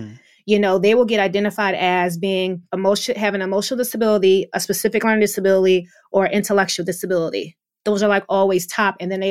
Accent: Philadelphia, Pennsylvania, United States; growing up, being born and raised in Philly and then working with students that look like me

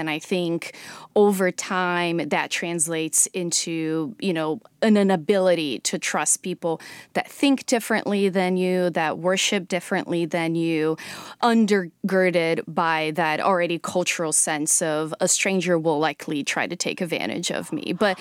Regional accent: Brazil; growing up in Brazil in the 90s, I think there was a lot of optimism. We had just come out of 30 years of military rule.

